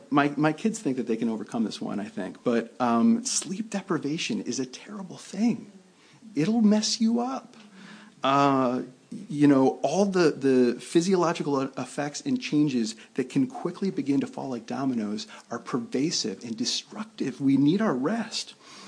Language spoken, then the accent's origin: English; West Seneca, New York, United States; I grew up in the suburbs of Buffalo, New York, in a town called West Seneca.